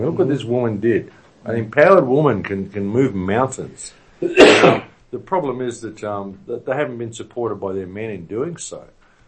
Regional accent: Australia; I'm here from Australia.

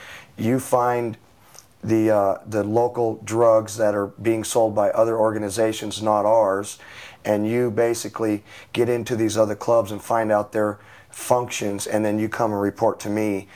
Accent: Denver, Colorado, United States; Well, I was raised in Denver, Colorado.

